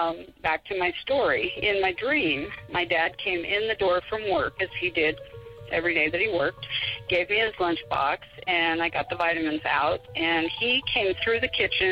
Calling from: Spokane, Washington, United States

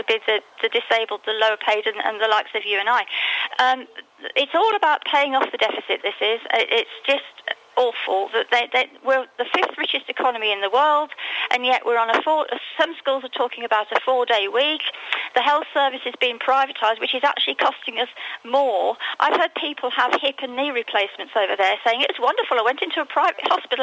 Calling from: Alicante, Valencian Community, Spain; Hello, morning … Alicante.

